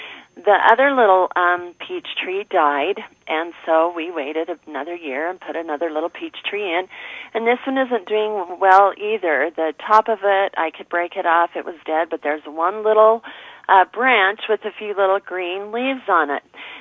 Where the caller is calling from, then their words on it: Sandy, United States; Hi, I'm calling from Sandy, and I have peach tree questions.